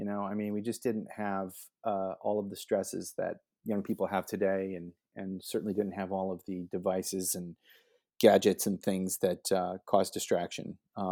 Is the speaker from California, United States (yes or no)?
no; West Allis, Wisconsin, United States; born there; My dad and mom are from Wisconsin. I was born in West Allis, Wisconsin, just outside of Milwaukee.